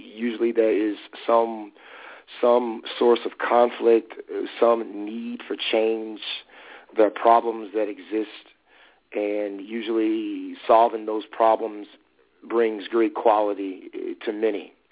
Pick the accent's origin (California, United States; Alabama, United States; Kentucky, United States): Alabama, United States; I have been addicted to that whole process since I was a very, very young child growing up in Alabama.